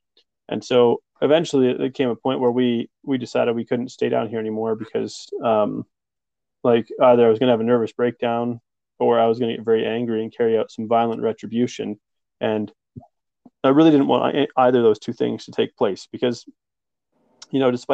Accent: Vancouver, British Columbia, Canada; I grew up in Vancouver, which is quite a multicultural city. There's a lot of different ethnicities there

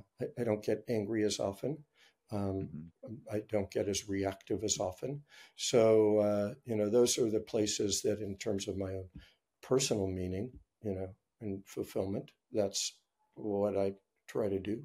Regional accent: California, United States; whenever people ask me where I'm from, I always say I'm from California, not from the United States, because we're definitely, a different outlook.

